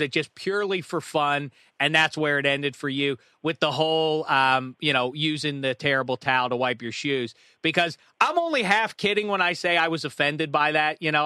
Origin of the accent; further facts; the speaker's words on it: Pittsburgh, Pennsylvania, United States; You didn't even stop to badmouth me because I said I'm from Pittsburgh.